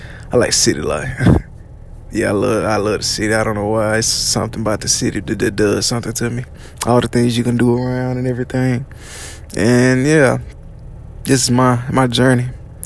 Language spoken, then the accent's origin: English; Vicksburg, Mississippi, United States; I'm from Vicksburg, Mississippi. I'm very deep inside. I'm deep in the South, and I'm from the country, as you can say, as people call it.